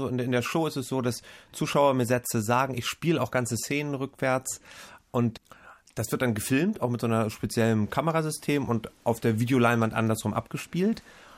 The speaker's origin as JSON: {"language": "German", "town": "Stockelsdorf", "region": "Schleswig-Holstein", "country": "Germany", "said": "Ich komme aus Stockelsdorf, ist ein kleiner Ort oben bei Lübeck."}